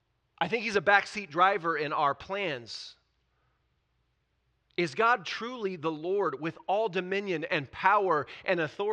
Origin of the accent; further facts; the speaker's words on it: Bolivar, Missouri, United States; now in Springfield, United States; I grew up in Bolivar. I was going to live in Bolivar the rest of my life. I love Bolivar.